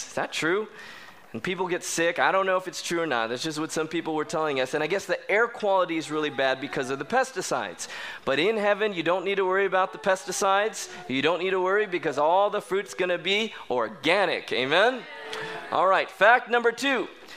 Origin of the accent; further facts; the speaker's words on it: California, United States; I'm from Southern California, so Camarillo strawberries is what I'm used to.